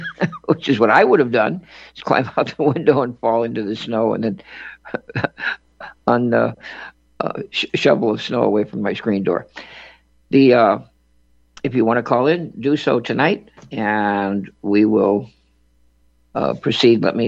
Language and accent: English; New York City, New York, United States; born there; And I was born not only in Manhattan, but on Fifth Avenue, just up the street at Flower Fifth Avenue Hospital, just past the Metropolitan Museum of Art